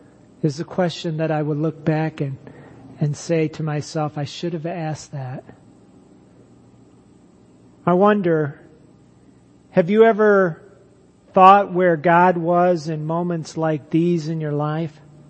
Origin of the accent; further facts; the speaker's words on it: Cleveland, Ohio, United States; also born or lived in Columbus; I was born in Columbus, Ohio, and around 2 years old, my family moved to Cleveland.